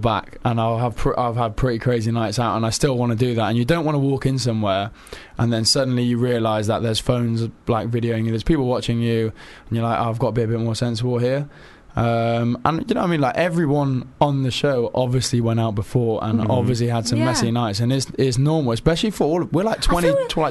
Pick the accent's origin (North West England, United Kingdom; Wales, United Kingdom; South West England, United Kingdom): South West England, United Kingdom; Cheltenham; now in London, United Kingdom; I'm from Cheltenham, so it's quite a trek.